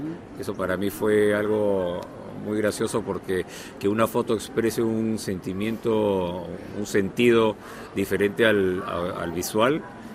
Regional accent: Peru; now in Czechia; mostrar un pedazo de mi tierra, del Perú, en Europa. Yo radico acá 13 años

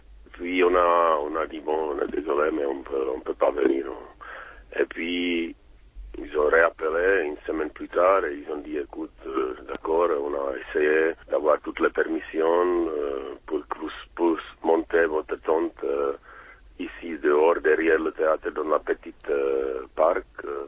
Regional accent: Czechia; French is a second language; Ça, c'est quelque chose qui nous manque chez nous, à Tchéquie

